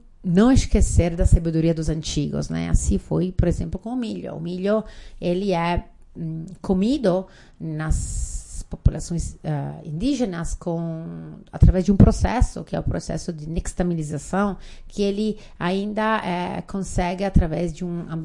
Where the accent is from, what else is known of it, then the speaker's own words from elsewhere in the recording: Veneto, Italy; Portuguese is a second language; Trabalho como guia turística, levo italianos no mundo inteiro e também recebo estrangeiros na minha terra, entre Padova e Veneza.